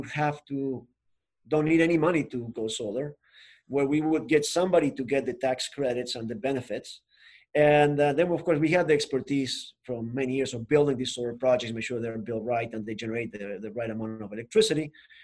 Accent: Argentina; So I'm from Argentina, the bottom of the continent.

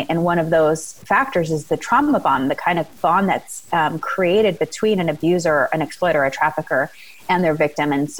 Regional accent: Venice, California, United States; So I was raised in Venice, California, and in a neighborhood where there was a lot of gang rivalry.

